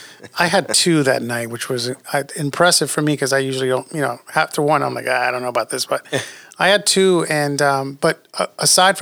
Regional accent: New York, United States; And certainly when I was growing up in New York, and, you know, I ventured into cigars

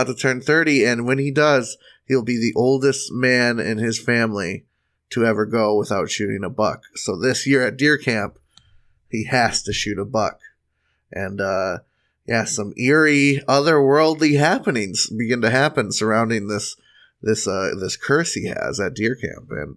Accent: Menominee, Michigan, United States; from Menominee, which is where my hometown

